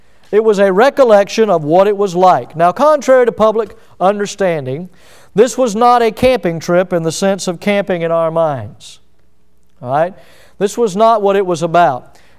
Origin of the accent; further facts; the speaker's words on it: Milton, Florida, United States; born there; I am so thankful that I was born in Milton, Florida. I am so thankful that I was brought up in a Christian home.